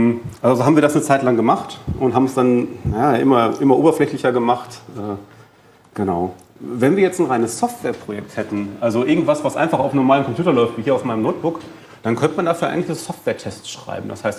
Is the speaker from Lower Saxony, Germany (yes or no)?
yes; Braunschweig, Lower Saxony, Germany; wenn ich nachher im Zug sitze und fahre zurück nach Braunschweig, von wo ich herkomme